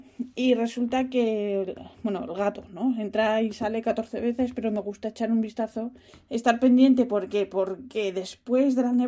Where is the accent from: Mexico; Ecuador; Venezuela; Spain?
Spain; yo soy española, tengo la costumbre de que me dé el aire